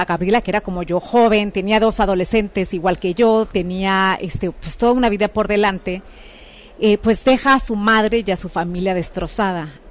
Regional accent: Mexico; now in Guatemala; como buena mexicana iniciando sus vacaciones

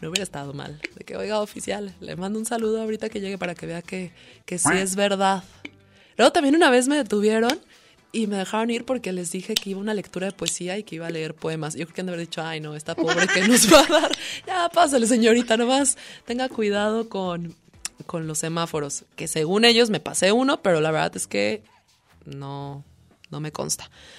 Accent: Mexico City, Mexico; also born or lived in Guadalajara / Aguascalientes / Mérida / Tijuana; Yo soy originario de México, de ahí salí a los 18 en dirección a Guadalajara y he vivido en Aguascalientes, Mérida, Tijuana, Ciudad Valles y ahora otra vez aquí.

